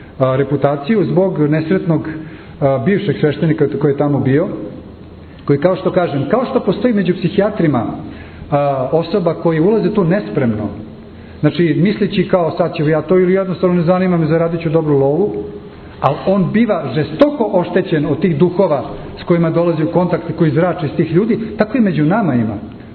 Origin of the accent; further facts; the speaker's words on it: Belgrade, Serbia; ja sam isto iz Beograda, tamo sam porastao